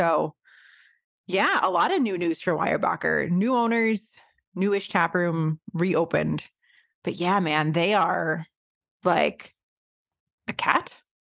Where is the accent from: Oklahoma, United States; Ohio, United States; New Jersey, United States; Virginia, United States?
New Jersey, United States; like I grew up in New Jersey and they were always kind of a name that, you know, would be top of mind when you were thinking of craft beers in the area